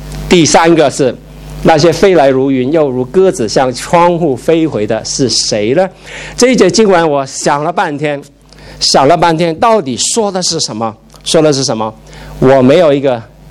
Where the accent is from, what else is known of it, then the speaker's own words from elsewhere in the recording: Hong Kong; also born or lived in Taiwan; 我小时候，不是小时候，我读大学在台湾，其实小时候在香港也有